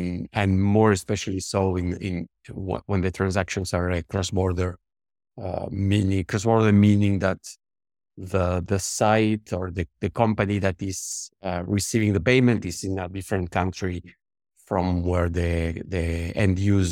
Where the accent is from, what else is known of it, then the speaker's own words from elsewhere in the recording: Uruguay; I was born and raised in Uruguay.